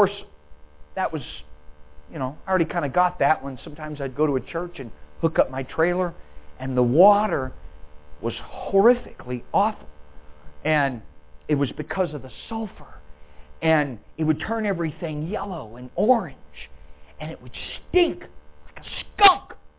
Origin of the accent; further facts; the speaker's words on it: California, United States; And in California, my home state, they found a way to build aqueducts to feed water into the large metroplexes, specifically Los Angeles.